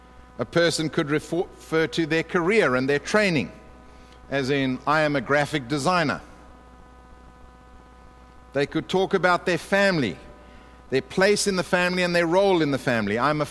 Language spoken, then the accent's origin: English; South Africa; now in Canada; I am a Canadian legally. I have a passport. But I'm also a South African. I have a South African passport. So I'm a South African Canadian. And some people would suggest I'm more South African than Canadian.